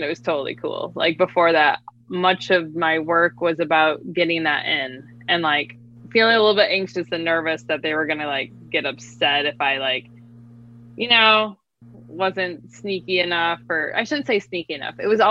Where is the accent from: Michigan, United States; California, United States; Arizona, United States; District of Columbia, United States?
Michigan, United States; I'm from Michigan. There's this art college called Kendall, and went there for the summer a couple times